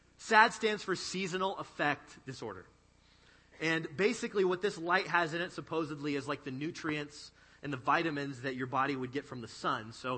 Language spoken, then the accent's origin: English; Montana, United States; I mentioned earlier that I'm from Montana and that there isn't a lot of sunlight there in the winter, which is like 9 months of the year in Montana.